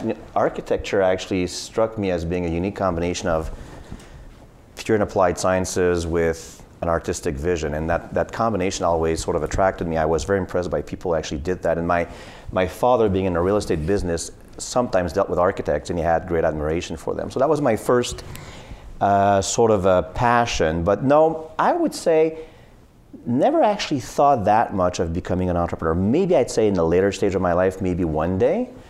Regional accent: Quebec City, Quebec, Canada; So I'm originally from Quebec City and I was born there.

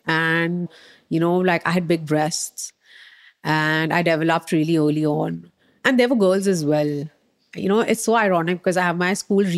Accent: Mumbai, Maharashtra, India; I grew up in Bombay.

